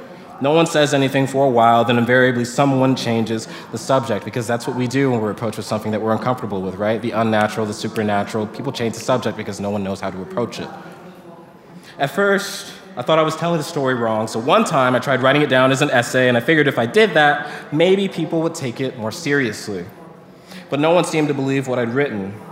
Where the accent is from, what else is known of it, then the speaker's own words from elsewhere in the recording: Houston, Texas, United States; I'm from Houston, right? A city that's undergoing a massive, massive gentrification crisis.